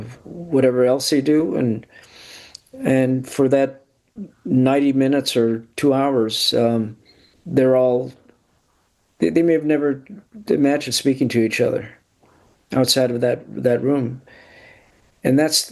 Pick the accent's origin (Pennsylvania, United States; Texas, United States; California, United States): California, United States; East Los Angeles; that pool of experience of growing up in East Los Angeles.